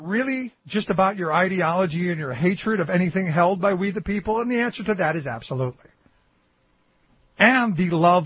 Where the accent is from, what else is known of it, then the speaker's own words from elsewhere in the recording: Cleveland, Ohio, United States; And I go back to my hometown of Cleveland, where we were just back home for a little bit